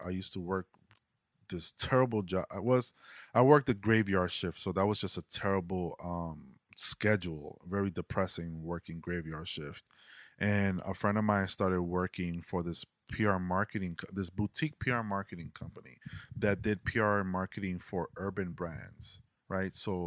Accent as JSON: {"language": "English", "town": "Washington Heights", "region": "New York", "country": "United States", "said": "we were just these two dudes from Washington Heights, right?"}